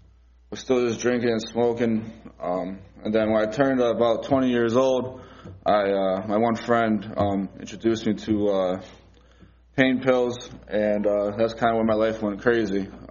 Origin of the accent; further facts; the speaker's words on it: Scranton, Pennsylvania, United States; So I'm from Scranton, PA, Northeast PA. I'm 27 years old, just turned 27 on Friday, and I guess this will be my testimony. I grew up in Scranton, a Catholic family